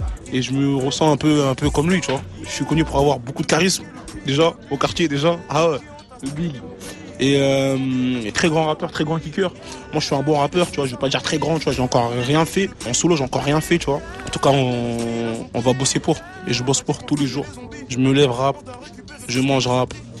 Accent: Côte d’Ivoire; Moi, j'ai grandi en Côte d'Ivoire, tu vois. Moi, j'ai fait l'école là-bas, ça.

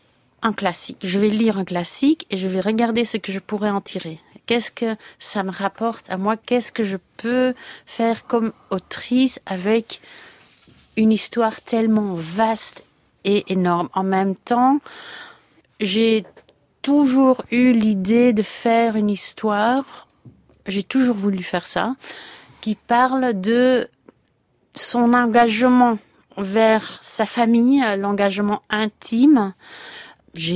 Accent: Belgium; moi je suis occidentale, je suis belge

